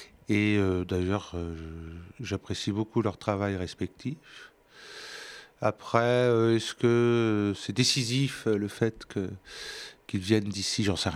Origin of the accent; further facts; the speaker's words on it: Thouars, Nouvelle-Aquitaine, France; born there; Parce que moi, je suis né à Thouars